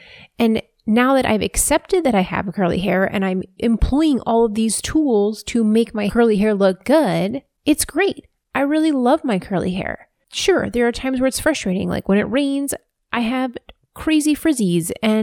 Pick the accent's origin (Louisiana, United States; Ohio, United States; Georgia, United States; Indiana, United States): Ohio, United States; born there; I was born in Ohio.